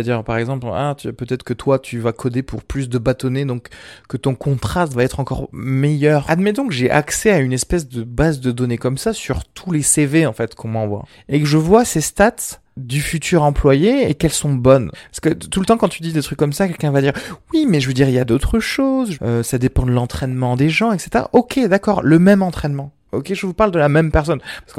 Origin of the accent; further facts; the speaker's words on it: Algeria; born there; je suis méditerranéen vu que je suis né en Algérie